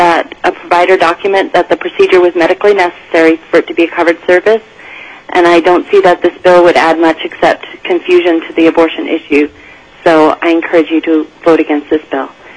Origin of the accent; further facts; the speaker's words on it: Fairbanks, Alaska, United States; I'm a private OBGYN in Fairbanks, born and raised in Fairbanks, and I'm testifying against the bill.